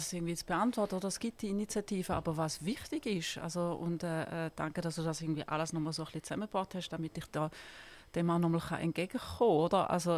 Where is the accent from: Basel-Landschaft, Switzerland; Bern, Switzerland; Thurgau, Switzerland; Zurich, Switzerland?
Thurgau, Switzerland; Kreuzlingen; Und ich bin in Kreuzlingen aufgewachsen. Das ist in der Grenzregion.